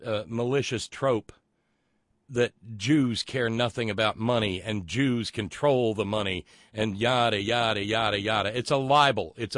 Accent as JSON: {"language": "English", "country": "United States", "said": "Because as an American, I don't unwaveringly support my government, my own government."}